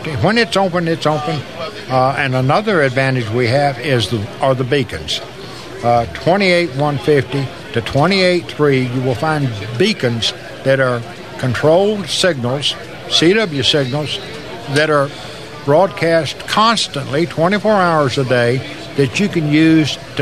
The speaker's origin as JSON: {"language": "English", "region": "Louisiana", "country": "United States", "said": "Well, I worked Hong Kong on 5 watts on 10 meters, and I'm from Northwest Louisiana."}